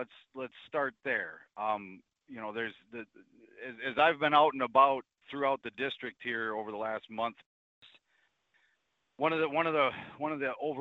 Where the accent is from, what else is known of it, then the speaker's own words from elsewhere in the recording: Upsala, Minnesota, United States; Well, so first of all, it's great to meet a fellow Central Minnesotan. As far as my upbringing goes, you know, Upsala, very similar to Albany